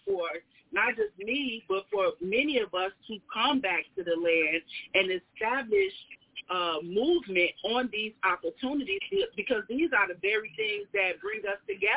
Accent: Chicago, Illinois, United States; I'm from Chicago. I'm from Inglewood, in fact.

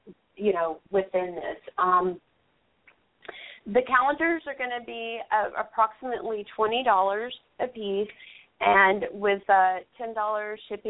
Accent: Texas, United States; You know, I'm from Texas, but I'm that girl that says I need to see it before I can say it happened to me.

